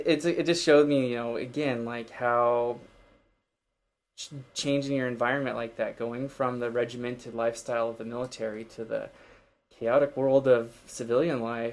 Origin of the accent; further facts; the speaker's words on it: Wenatchee, Washington, United States; I came from Wenatchee, which is kind of small, so coming to the big city